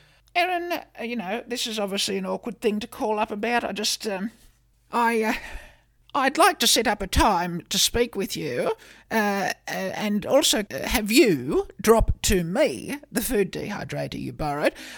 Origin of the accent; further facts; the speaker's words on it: Ararat, Victoria, Australia; growing up near Ararat and this, you know, going to an agricultural boarding school, we're bush girls.